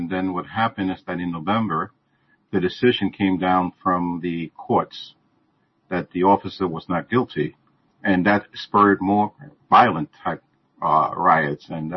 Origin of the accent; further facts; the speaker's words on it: Puerto Rico; also born or lived in New York; now in St. Louis, United States; I'm Puerto Rican, from Puerto Rico, but I came here from New York to St. Louis. I came here several years ago.